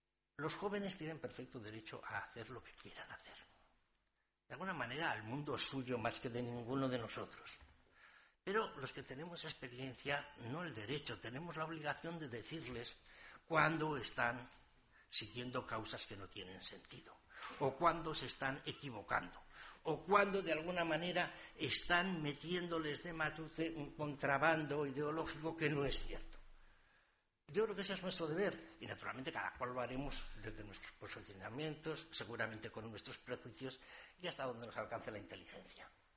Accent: Navarre, Spain; Yo soy navarro, y empecé mi carrera política en el País Vasco

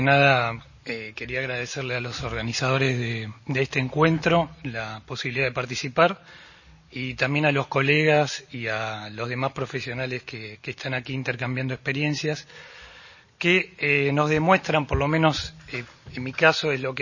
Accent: Argentina; lo que pasa en mi país, en la Argentina

